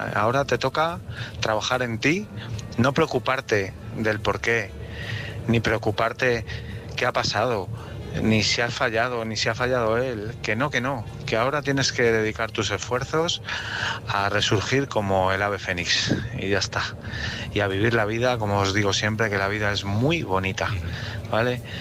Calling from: Madrid, Community of Madrid, Spain; Buenas noches, chicos … de Madrid

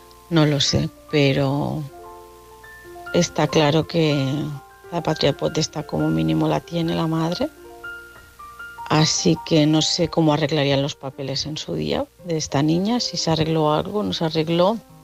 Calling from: Barcelona, Catalonia, Spain; de Barcelona, y también quería opinar

